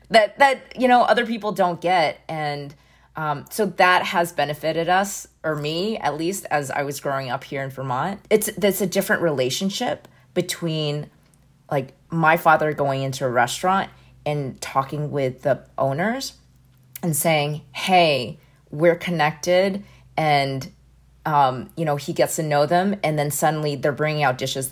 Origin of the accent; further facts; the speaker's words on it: China; moved away; At least for me, I'm an immigrant from China, and we're told, keep your head down, don't make noise, don't raise your voice, just get shit done.